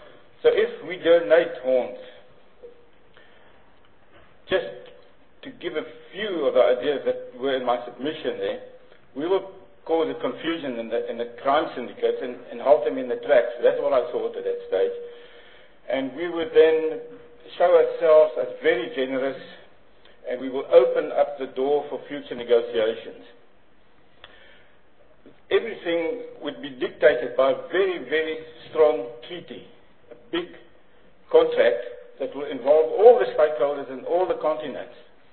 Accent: Limpopo, South Africa; I'm from the Mpopo province, and Mr. Chair, I will happily represent my department there.

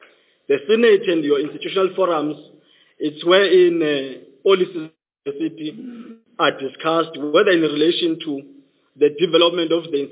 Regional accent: Eastern Cape, South Africa; English is a second language; By birth, I'm from the Eastern Cape, or Tambo District, Nyandeni local municipality, Ward 32, in Mkojoni location. When I grew up, I had to navigate and strike a balance between being a boy that is herding cows and going to school.

